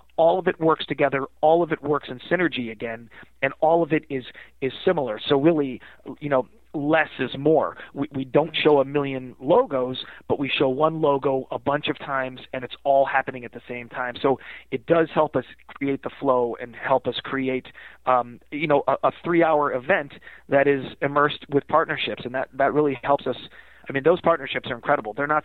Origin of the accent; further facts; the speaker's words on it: East Coast, United States; I come from the East Coast where we had concrete and we played basketball every day, right? That was where I came from.